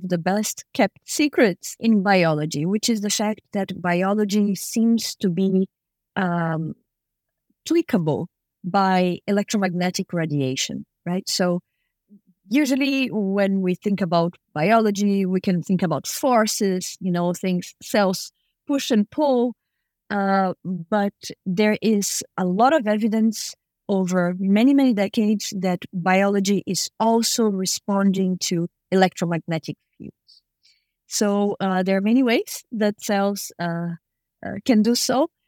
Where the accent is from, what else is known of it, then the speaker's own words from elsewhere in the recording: Brazil; English is a second language; You and I, we share Latin American origins. I am from Brazil.